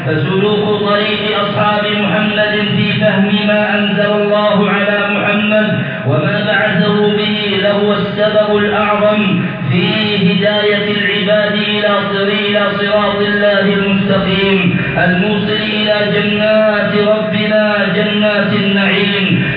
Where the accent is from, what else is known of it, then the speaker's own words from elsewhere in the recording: Yemen; اللهم جنب بلادنا اليمن وسائر بلاد